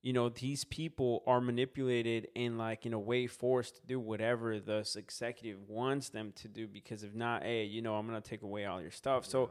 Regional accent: Minnesota, United States; Dude, I'm from Minnesota.

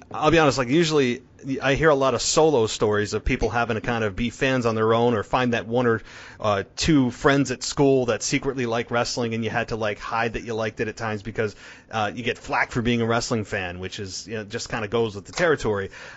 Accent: New York, United States; although I'm from New York, so I guess I'm kind of the redheaded stepchild of New England.

